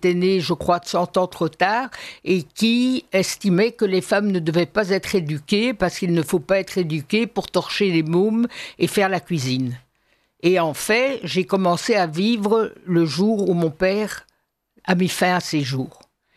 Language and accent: French; Brussels, Brussels-Capital Region, Belgium; j'ai grandi à Bruxelles et j'ai toujours trouvé que c'était une ville formidable. J'adore ma ville